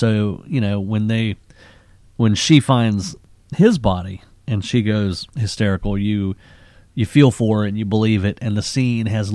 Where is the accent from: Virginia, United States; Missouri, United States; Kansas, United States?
Virginia, United States; Chesapeake; Great Bridge, where I grew up there in Chesapeake.